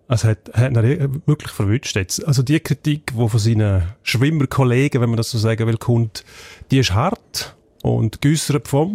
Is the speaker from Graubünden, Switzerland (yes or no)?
yes; Graubünden, Switzerland; Für mich ist es klar, als Bündner